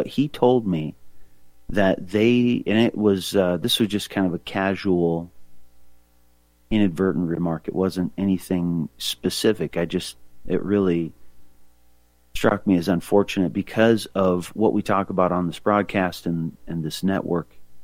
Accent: Libby, Montana, United States; also born or lived in Spokane, Washington; So I grew up, I was born in Libby, Montana. Grew up in that area back and forth, mainly between there and Spokane, Washington.

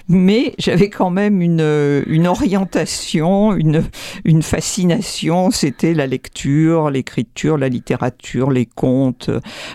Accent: Arcachon, Nouvelle-Aquitaine, France; born there; also born or lived in North Africa; Je suis née à Arcachon, où je n'ai pratiquement jamais habité. Dans mon enfance, avec ma sœur, nous avons habité en Afrique du Nord, mais je n'y suis pas née.

